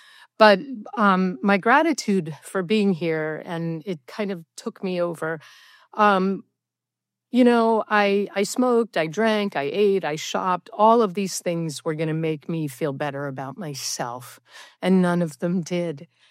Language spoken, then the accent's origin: English; New Jersey, United States; from New Jersey.